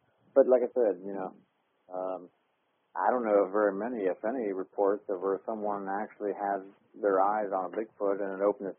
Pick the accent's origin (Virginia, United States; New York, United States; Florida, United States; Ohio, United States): Ohio, United States; Columbus; I guess I'm from Columbus, Ohio. I was born in Columbus